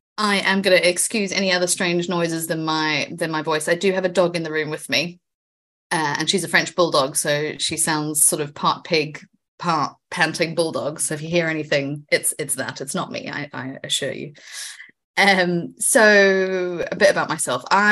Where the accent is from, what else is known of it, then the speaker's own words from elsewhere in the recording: South Africa; I'm from South Africa.